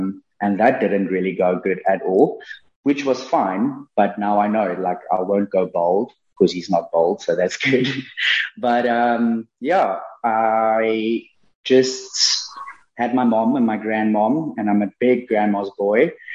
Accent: Mpumalanga, South Africa; But yeah, I was born and raised, like you said, in Mpumalan

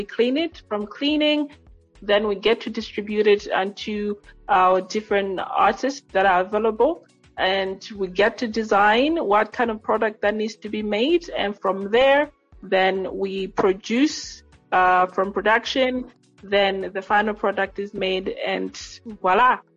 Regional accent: Lilongwe, Central Region, Malawi; I am from Lilongwe, Malawi, and I am a Freedom Pioneer of Africa.

